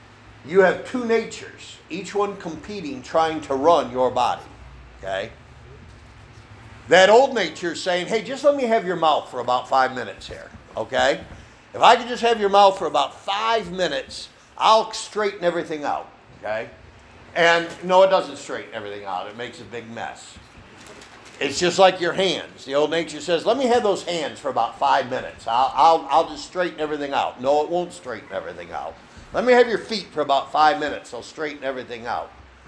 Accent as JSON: {"language": "English", "town": "Salamanca", "region": "New York", "country": "United States", "tie": "born there", "said": "I was born over in Salamanca"}